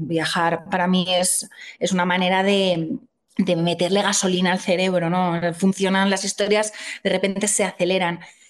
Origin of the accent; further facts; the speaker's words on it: Valencia, Valencian Community, Spain; moved away as an adult; also born or lived in Madrid; Me fui de Valencia para estudiar un máster en Madrid, que en ese momento no estaba en Valencia, sobre comunicación y arte.